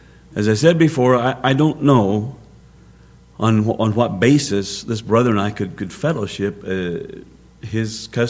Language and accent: English; United States; First of all, I'm an American. I speak English.